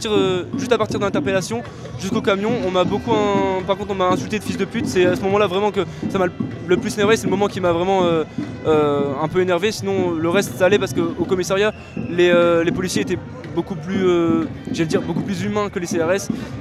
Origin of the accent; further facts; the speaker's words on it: Arras, Hauts-de-France, France; j'ai 19 ans, je suis originaire d'Arras